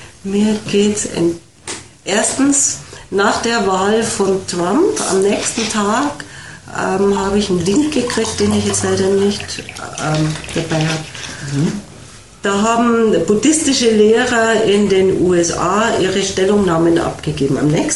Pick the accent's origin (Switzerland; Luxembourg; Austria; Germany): Germany; Munich, Bavaria; Da war gerade diese große Flüchtlingswelle, die ja besonders durch München ist, durch meine Heimatstadt.